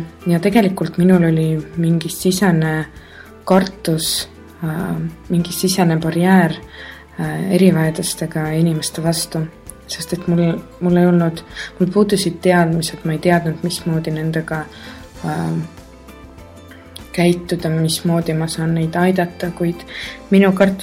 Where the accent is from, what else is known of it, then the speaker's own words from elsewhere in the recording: Tartu, Tartu County, Estonia; also born or lived in London; now in Tallinn, Estonia; Mina olen noor jazzlaulja, ma olen pärit Tartust. Kuid aastast 2007 ma elan Tallinnas.